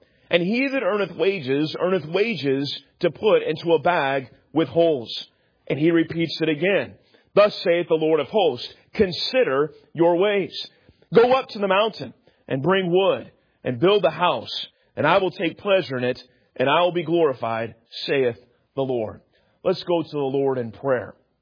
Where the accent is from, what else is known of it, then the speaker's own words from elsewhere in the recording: Sacramento, California, United States; And I grew up there in Sacramento, and that's where we call home.